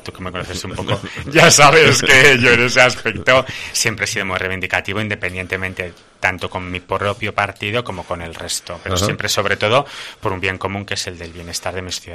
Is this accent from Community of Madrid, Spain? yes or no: no; Tudela, Navarre, Spain; Alguna vez nos hemos visto porque obviamente los dos somos de Tudela